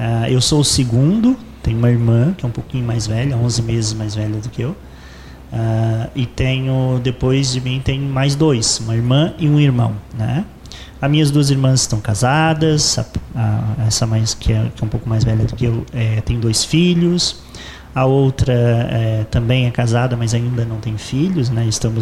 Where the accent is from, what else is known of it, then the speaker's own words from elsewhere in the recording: Sombrio, Santa Catarina, Brazil; born there; Eu nasci em Sombrio, né, no município de Sombrio, em 1982, eu tenho fazer 39 anos esse ano, sou de outubro. Nasci lá no Hospital Dom Joaquim